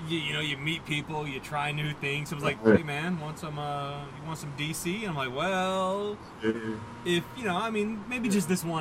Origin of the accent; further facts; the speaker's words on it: Australia; I'm from Australia. I'm still trying to convince my UK friends to get on the horn.